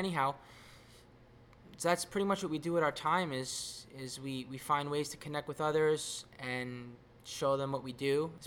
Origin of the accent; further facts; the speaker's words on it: Brooklyn, New York, United States; moved away as an adult; I grew up in Brooklyn, New York. Spent the first 27 years of my life there.